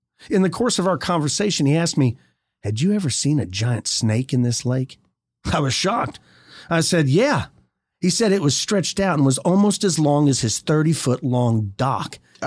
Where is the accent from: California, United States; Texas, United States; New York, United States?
Texas, United States; Abilene; So to begin, I'm from Abilene, Texas. My family moved into a house on Little Lake in the middle of Abilene in the early 90s.